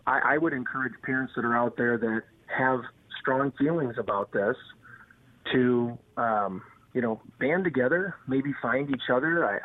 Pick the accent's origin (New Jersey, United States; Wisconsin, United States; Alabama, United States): Wisconsin, United States; Madison; my own community in Madison, which is predominantly liberal. I'm born and raised in Madison, lived here all my life.